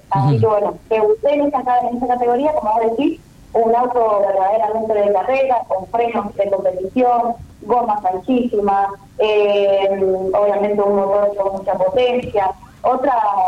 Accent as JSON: {"language": "Spanish", "region": "Mendoza", "country": "Argentina", "tie": "born there", "said": "en realidad nací en Mendoza, en Colonia Segovia o en Mayen."}